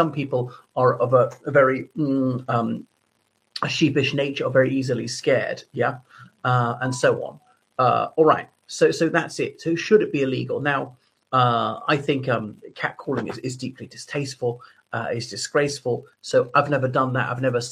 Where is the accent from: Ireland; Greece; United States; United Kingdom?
Ireland; from Ireland.